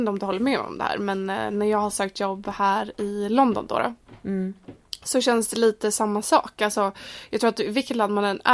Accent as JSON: {"language": "Swedish", "country": "Sweden", "moved": "yes", "said": "här stod jag också ut eftersom jag var från Sverige."}